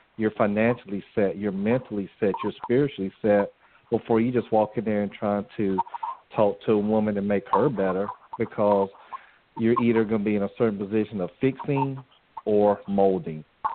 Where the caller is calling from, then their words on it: Plantation, Florida, United States; I'm calling from Plantation, Florida.